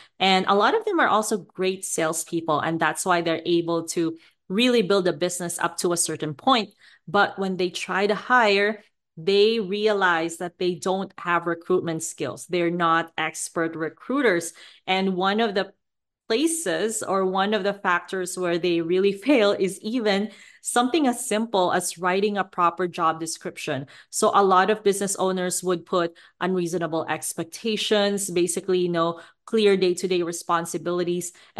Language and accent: English; Philippines; I am a full-blooded Filipina. I grew up in the Philippines and I started traveling in 2016.